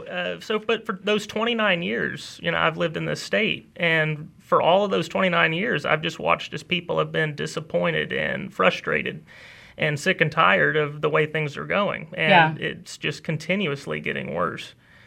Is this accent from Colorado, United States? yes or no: no; Mobile, Alabama, United States; born there; I'm glad to be back in Mobile. I was born in Mobile.